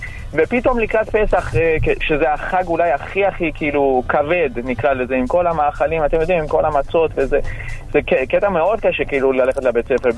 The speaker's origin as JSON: {"language": "Hebrew", "country": "Iran", "tie": "born or raised there", "moved": "yes", "lives_now": "Israel", "said": "כי אני גדלתי באיראן כנער, כילד"}